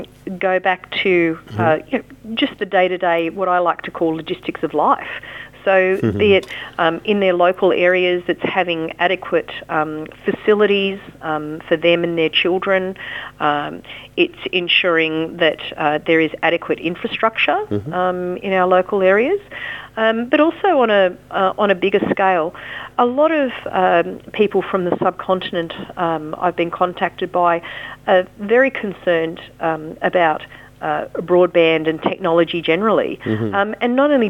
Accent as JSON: {"language": "English", "country": "Australia", "tie": "born there", "said": "I'm an Australian by birth"}